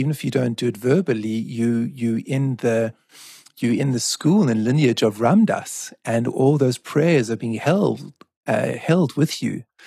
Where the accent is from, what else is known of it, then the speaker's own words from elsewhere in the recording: South Africa; I come from South Africa. I come from the truth and reconciliation culture